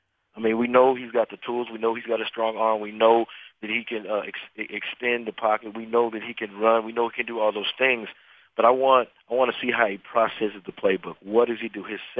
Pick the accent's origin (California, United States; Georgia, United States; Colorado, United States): Colorado, United States; Denver; also born or lived in Ohio / Houston; I'm from Denver, Colorado, where the altitude is really, really high. And then I went to The Ohio State University, and then I went to Houston.